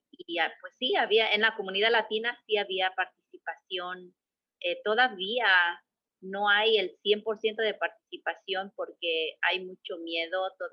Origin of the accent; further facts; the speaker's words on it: San Francisco del Río, State of Mexico, Mexico; now in Minnesota, United States; también soy originaria de México, soy del Estado de México, de un pueblo que se llama San Francisco del Río, el municipio es Ixtlahuaca. Es una comunidad de indígenas y esa comunidad se habla Mazahua. Tengo más de 25 años viviendo acá en Minnesota.